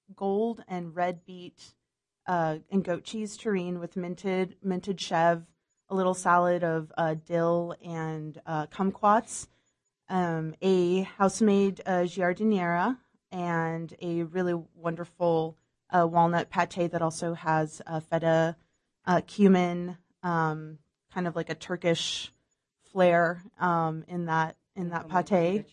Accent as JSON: {"language": "English", "town": "Tucson", "region": "Arizona", "country": "United States", "tie": "born or raised there", "said": "I'm born and raised in Tucson, Arizona."}